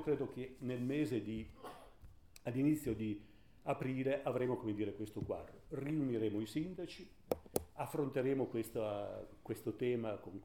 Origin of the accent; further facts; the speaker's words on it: Rivoli, Piedmont, Italy; Io vengo da Rivoli, ho impiegato 15 anni, ero sindaco